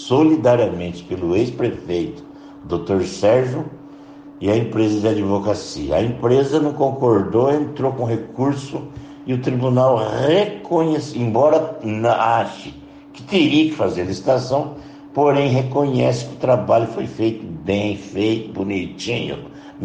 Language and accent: Portuguese; Paraná, Brazil; porque a gente é do Norte Pioneiro. Nós vestimos a camisa do Norte Pioneiro, não é verdade?